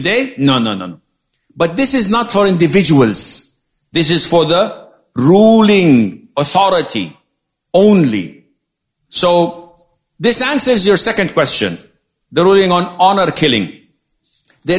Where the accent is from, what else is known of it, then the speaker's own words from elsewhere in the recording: Medan, North Sumatra, Indonesia; If I'm from Medan, from Indonesia. So, originally